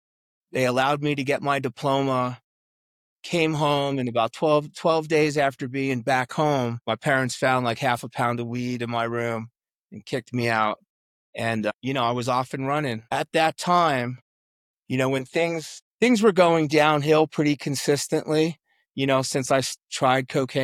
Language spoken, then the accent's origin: English; New York, United States; Yeah. I grew up on Long Island, and that's a long story.